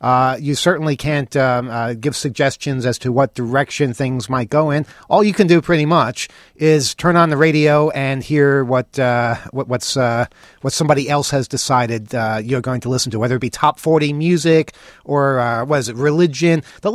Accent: New York, United States; And, yeah, I'm from New York, so I should like them.

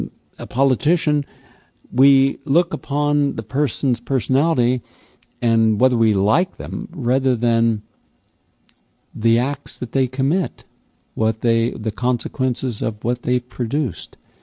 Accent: West Virginia, United States; I'm this guy from West Virginia. I don't think anyone in West Virginia ever owned a tuxedo.

